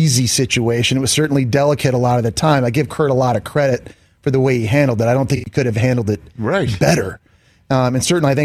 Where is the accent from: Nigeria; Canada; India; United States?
Canada; I'm Canadian.